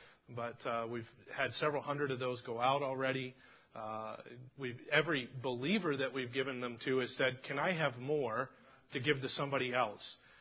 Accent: Philadelphia, Pennsylvania, United States; I don't know if it's kosher to take your jacket off, but I'm from Philly, and we kind of do what we want.

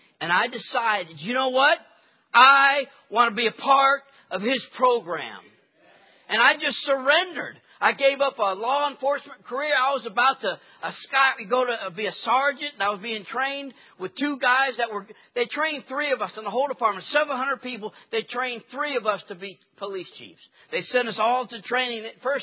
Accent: Louisiana, United States; Now, I am from Louisiana. We are always 50 or 51 when it comes to education.

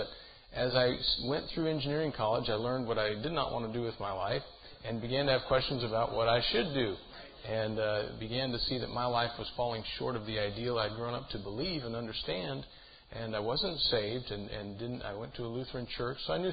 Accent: Montana, United States; Someone asked me, how did you get from Montana to Uganda? I was born and raised in Montana.

